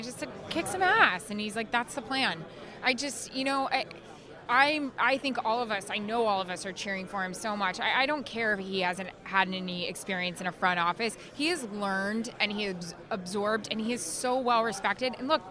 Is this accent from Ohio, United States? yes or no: no; Tampa, Florida, United States; Yeah, I'm from Tampa